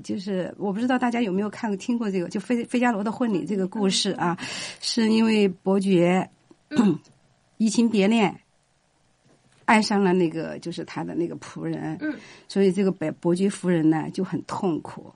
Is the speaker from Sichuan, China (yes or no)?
yes; Chengdu, Sichuan, China; moved away as an adult; also born or lived in Japan; now in Seattle, United States; 我是成都人，四川成都的。就是我的职业呢以前在中国是做医生的，完了以后去了日本留了学，来了在日本留学完了以后就到美国